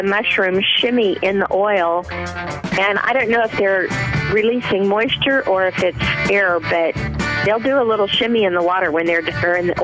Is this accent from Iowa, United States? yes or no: yes; Iowa, United States; moved away as an adult; when I moved from Iowa to Missouri my first year to go to college, I couldn't find any morels.